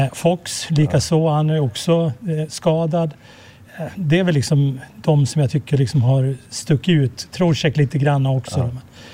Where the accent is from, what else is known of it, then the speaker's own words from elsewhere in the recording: Fagersta, Västmanland County, Sweden; now in Smedjebacken, Sweden; eftersom jag är från Fagersta, men jag bor ju sedan länge då i Smedjebacken.